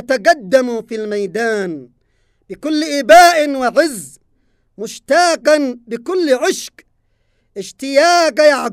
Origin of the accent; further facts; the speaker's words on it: Yemen; ونحن كشعب يمني بحكم انتمائنا الإسلامي وهويتنا الإيمانية